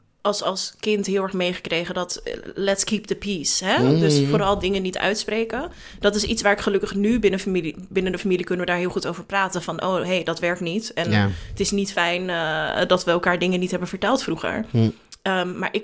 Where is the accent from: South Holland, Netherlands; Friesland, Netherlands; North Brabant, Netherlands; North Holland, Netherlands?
North Holland, Netherlands; Den Helder; Maar ik ben dus opgegroeid in Den Helder en ik mocht dan de straat niet uit.